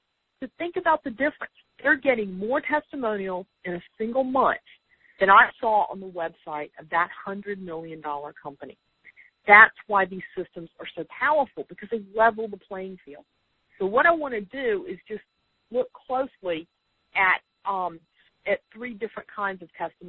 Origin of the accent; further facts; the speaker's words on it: Sunbury, North Carolina, United States; But I'm from Sunbury, North Carolina, and it's a town of 200 and a county of 9,000.